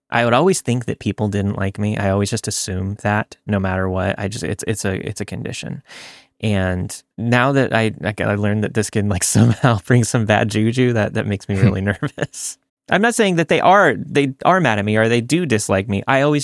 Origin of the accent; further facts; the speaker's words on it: Scotland, United Kingdom; I'm actually Scottish. Majority of my blood is Scottish.